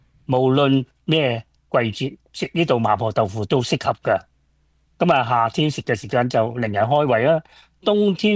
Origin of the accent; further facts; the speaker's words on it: Guangdong, China; 我系广东人，所以口味唔及佢哋啲北方人咁样。